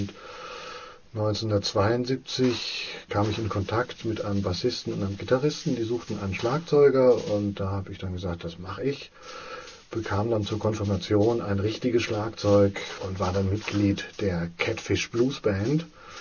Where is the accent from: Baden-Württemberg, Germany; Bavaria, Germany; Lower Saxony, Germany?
Bavaria, Germany; Coburg; in meiner Heimatstadt Coburg da ein bisschen was aufzuziehen